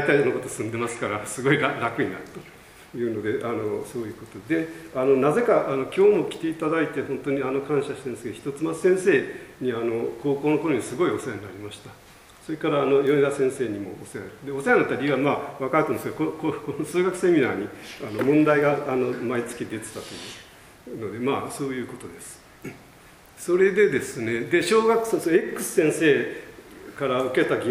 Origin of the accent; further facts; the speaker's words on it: Kobe, Hyogo, Japan; たまたま神戸で生まれてですね、そこに真矢小学校というところがあって、そこに入学しました。